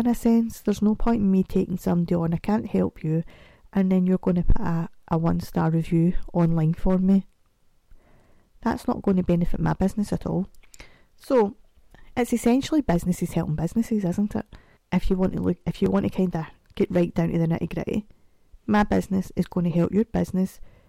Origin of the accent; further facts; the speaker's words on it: Scotland, United Kingdom; So, that's because I think as Scottish people, we like to talk fast. I don't think there's an option. I think it's just in our DNA.